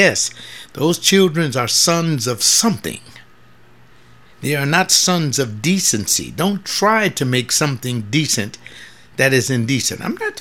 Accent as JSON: {"language": "English", "country": "United States", "said": "I am an American. Now, what that means is that my country comes first. I'm a black man."}